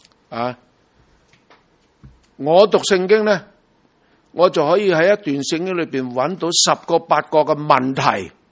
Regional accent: Hong Kong; 中国人，我们香港人很少书的，是吧？

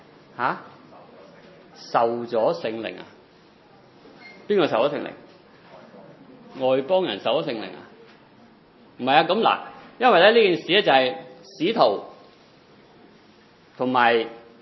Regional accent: China; 即係我哋中國人就咩都食啦

